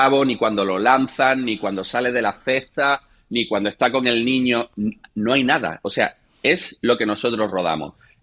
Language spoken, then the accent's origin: Spanish; Cádiz, Andalusia, Spain; eran dos de Cádiz haciendo una peli en Francia.